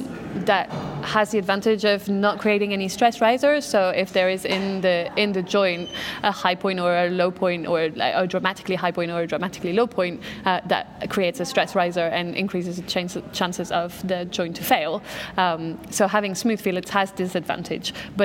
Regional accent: Belgium; It's Wednesday in French, and I'm from Belgium.

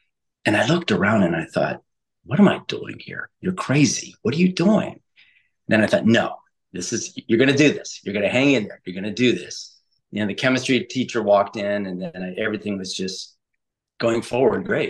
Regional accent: Ohio, United States; So my story is, I grew up in Northeast Ohio in the United States, and I did several different jobs, a few things here and there. And I ended up coming to Southern Ohio

